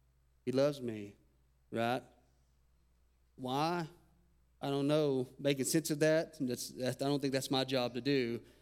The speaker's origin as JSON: {"language": "English", "region": "Texas", "country": "United States", "said": "I've experienced this when I was coming up from Texas."}